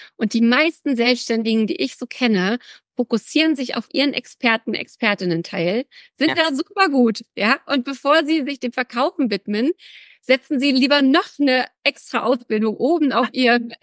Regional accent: Mecklenburg-Vorpommern, Germany; Ich bin nördlich, so wie du, komme ich auch aus Mecklenburg-Vorpommern.

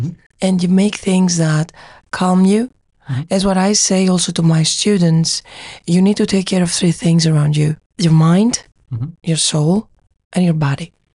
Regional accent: Thessaloniki, Central Macedonia, Greece; Yes, in Thessaloniki.

